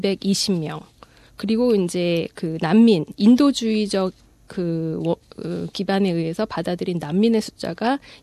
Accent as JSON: {"language": "Korean", "region": "Seoul", "country": "South Korea", "tie": "born or raised there", "also_born_or_lived": "United Kingdom / Switzerland / Singapore", "moved": "as an adult", "lives_now": "Melbourne, Australia", "said": "근데 저는 서울에서 태어나서 자라고 대학까지 나온 서울 토박입니다."}